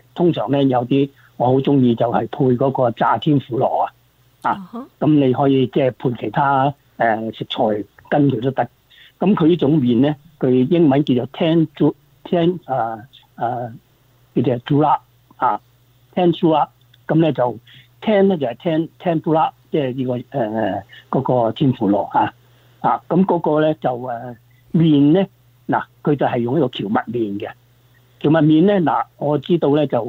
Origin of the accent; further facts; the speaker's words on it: Guangdong, China; 我係广东人呢，我就唔食得太辣嘅嘢，少少就可以。